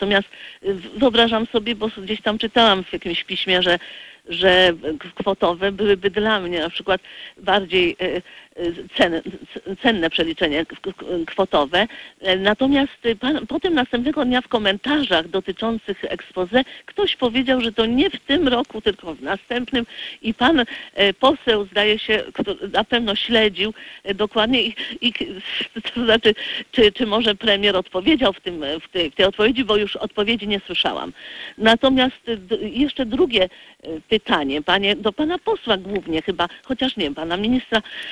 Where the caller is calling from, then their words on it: Warsaw, Masovian Voivodeship, Poland; z Warszawy.